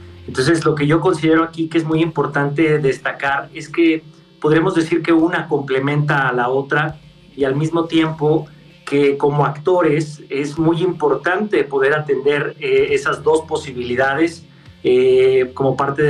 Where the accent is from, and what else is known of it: Mexico